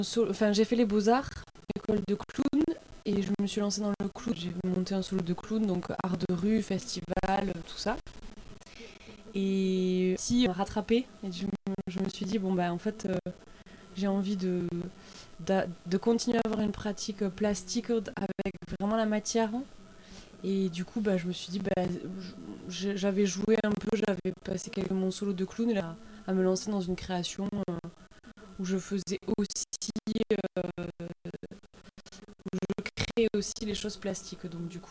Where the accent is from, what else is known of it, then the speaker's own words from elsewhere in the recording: Carcassonne, Occitanie, France; je suis originaire de Carcassonne, mais j'habite en Bretagne, dans le Finistère.